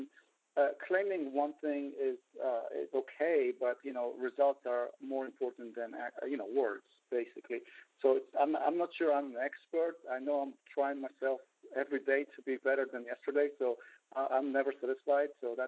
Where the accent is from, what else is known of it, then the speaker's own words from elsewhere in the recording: Israel; moved away as an adult; now in United States; I'm from Israel. I came to U.S. at age 22 with $300 in my pocket.